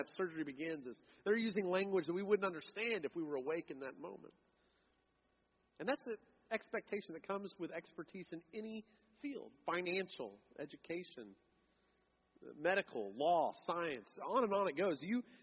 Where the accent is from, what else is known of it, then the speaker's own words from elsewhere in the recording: San Diego, California, United States; I grew up in San Diego, and there certainly wasn't a place in San Diego